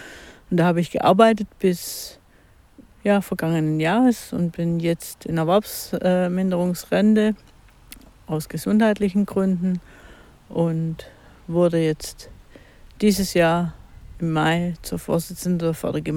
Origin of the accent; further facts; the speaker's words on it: Baden-Württemberg, Germany; Ich stamme aus Baden-Württemberg, ungefähr 40 Kilometer nördlich von Ulm. Dort bin ich auf dem Land auch aufgewachsen.